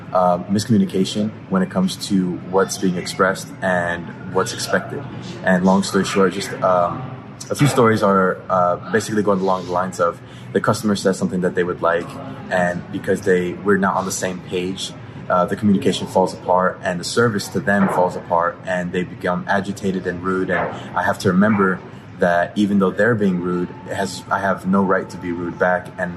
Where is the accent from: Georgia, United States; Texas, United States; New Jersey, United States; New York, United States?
New Jersey, United States; I'm from New Jersey originally.